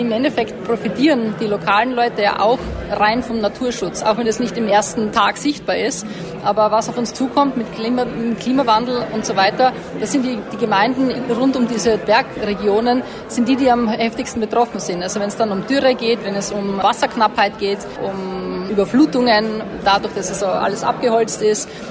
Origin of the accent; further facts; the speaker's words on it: Austria; also ich komme aus Österreich ursprünglich und wir haben ganz, ganz viel Wald.